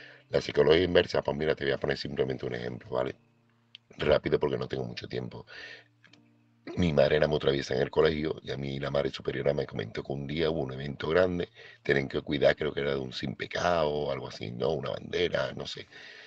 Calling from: Seville, Andalusia, Spain; corresponsal de Sevilla

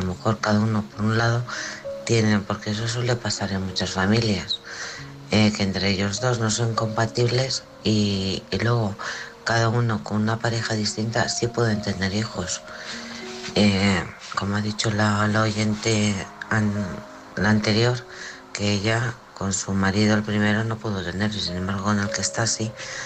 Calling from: Alcorcón, Community of Madrid, Spain; de Alcorcón.

